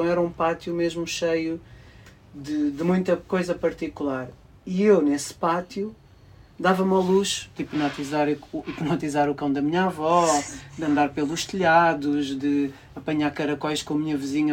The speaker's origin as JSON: {"language": "Portuguese", "town": "Carcavelos", "region": "Lisbon", "country": "Portugal", "tie": "born or raised there", "said": "Eu nasci em 82, aos anos 80, 90, em Carcavelos, na zona onde eu nasci, estava rodeado pelo bairro das Marianas, Pedreira dos Húngaros, sim, bairro das Faceiras"}